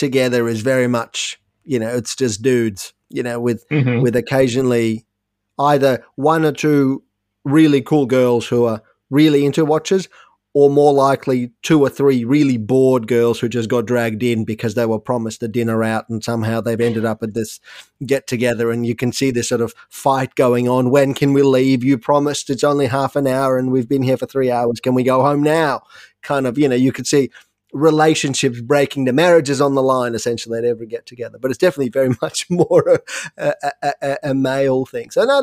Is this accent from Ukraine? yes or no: yes; Ukraine; English is a second language; also born or lived in Soviet Union; I grew up in the Soviet Union, which doesn't really have watch culture to speak of at all. But it is now that I talk to friends in Russia now and Ukraine as well, which is where I'm from originally